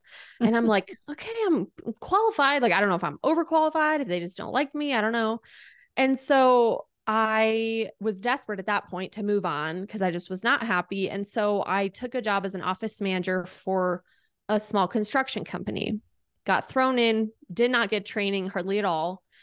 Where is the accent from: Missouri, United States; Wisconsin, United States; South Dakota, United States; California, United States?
South Dakota, United States; moved away as an adult; now in Colorado, United States; I'm from South Dakota. I'm from a small town in South Dakota. I came out to Colorado to do my internship to finish my degree.